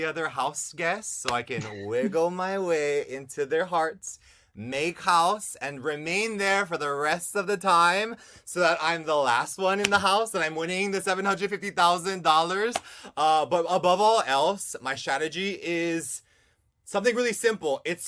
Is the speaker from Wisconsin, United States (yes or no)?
no; Hawaii, United States; Well, first of all, I'm coming from Hawaii and I'm native Hawaiian.